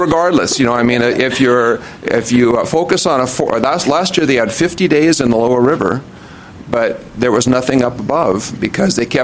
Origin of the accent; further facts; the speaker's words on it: Longview, Washington, United States; from Longview, a commercial advisor for the Columbia.